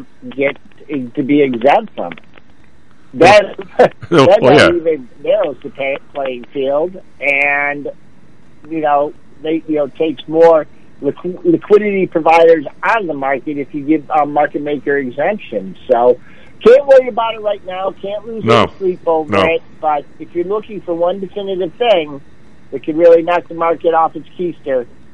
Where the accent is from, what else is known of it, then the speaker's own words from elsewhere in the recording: West Bloomfield, Michigan, United States; Donovan Edwards from my hometown of West Bloomfield, Michigan.